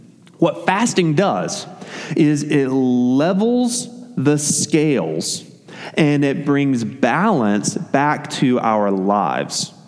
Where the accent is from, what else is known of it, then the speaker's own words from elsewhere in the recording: the South, United States; I know I'm a Southerner and I shouldn't say soda.